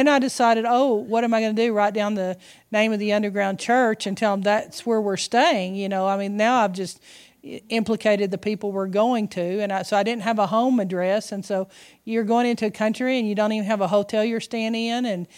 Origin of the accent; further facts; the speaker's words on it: Texas, United States; And I said, oh, I'm not a missionary. I said, I'm from Texas.